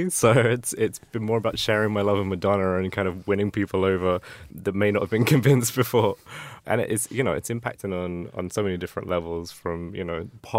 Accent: East of England, United Kingdom; as a teenage, you know, kid in high school, growing up in Essex, and being gay

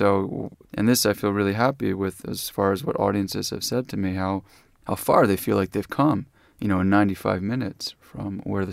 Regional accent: New York City, New York, United States; I grew up right near St. Vincent's Hospital. You know, my walk from school from the west side of Greenwich Village home past that hospital.

